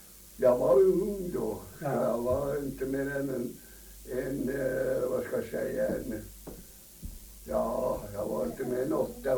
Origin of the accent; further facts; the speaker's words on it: Södermanland, Sweden; Vi spelar ju mer i de här tonarterna så, som vi sörmlänningar spelar för det mesta